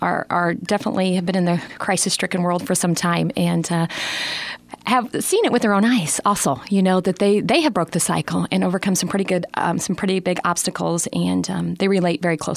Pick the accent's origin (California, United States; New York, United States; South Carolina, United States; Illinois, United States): Illinois, United States; Litchfield; Litchfield, my hometown here